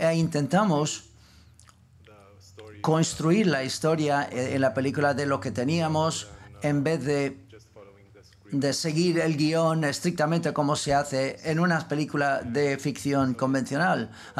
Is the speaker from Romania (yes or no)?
yes; Romania; Yo soy rumano